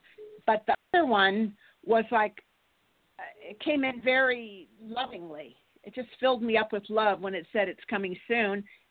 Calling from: Santa Barbara, California, United States; I'm California, Santa Barbara.

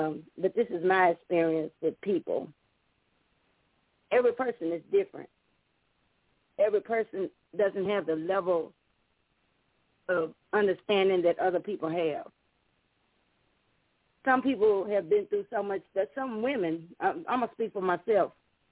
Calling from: Nashville, Tennessee, United States; I'm calling from Nashville, Tennessee.

